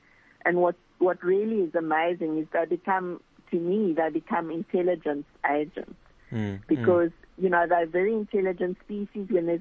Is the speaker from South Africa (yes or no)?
yes; South Africa; I mean, I do feel I'm proudly South African